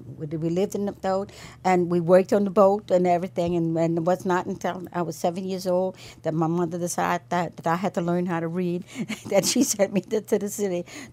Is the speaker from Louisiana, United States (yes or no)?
yes; New Orleans, Louisiana, United States; I grew up mostly around in New Orleans, and algae is, and all the little fishing camps and stuff that are around the Gulf of Mexico.